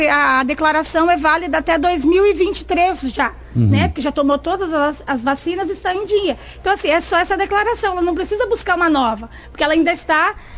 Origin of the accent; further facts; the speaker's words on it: Brazil; nós somos brasileiros, deixamos tudo para a última hora, né? O Brasil é assim, né?